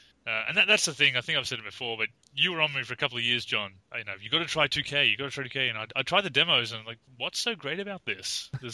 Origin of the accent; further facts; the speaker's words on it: Australia; because I am Australian, as you can probably tell by the accent.